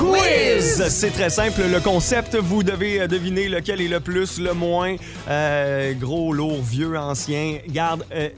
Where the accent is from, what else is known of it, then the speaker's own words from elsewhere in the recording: Quebec, Canada; On a la chance d'avoir, oui, plusieurs cabanes à sucre chez nous en Estrie, mais c'est pas ici qu'on en répertorie le plus au Québec